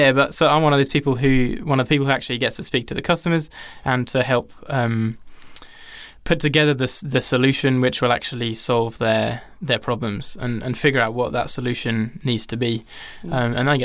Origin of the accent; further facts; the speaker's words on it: England, United Kingdom; moved away as an adult; now in Australia; As people could probably tell by my accent already, I am English.